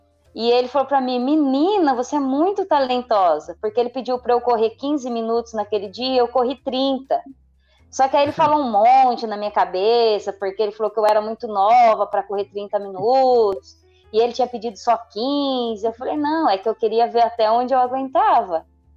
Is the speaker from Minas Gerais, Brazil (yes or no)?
yes; Poços de Caldas, Minas Gerais, Brazil; Eu sou natural de Poços de Caldas, Minas Gerais.